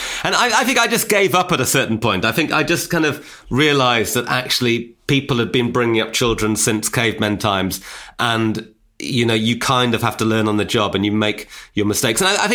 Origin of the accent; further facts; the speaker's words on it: Newcastle upon Tyne, North East England, United Kingdom; We grew up in Newcastle and, like, he had a Geordie accent. I didn't have a Geordie accent.